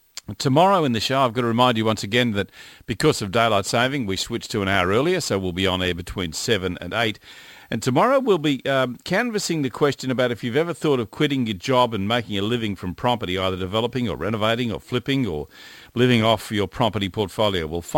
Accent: Ipswich, Queensland, Australia; born there; In fact, I was born in Ipswich.

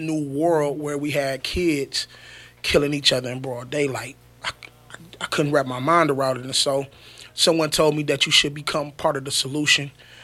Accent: Muskegon Heights, Michigan, United States; So I'm from Muskegon Heights, born and raised.

